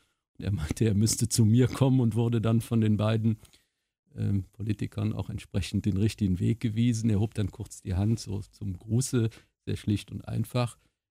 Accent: Cologne, North Rhine-Westphalia, Germany; ja, ich komme aus Köln.

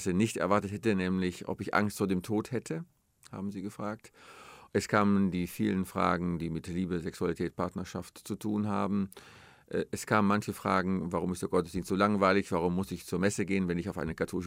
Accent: North Rhine-Westphalia, Germany; ich bin Westfale

